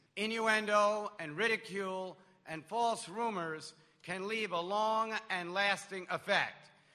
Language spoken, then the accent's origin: English; New York, United States; I'm a New Yorker. I'm not going to give up.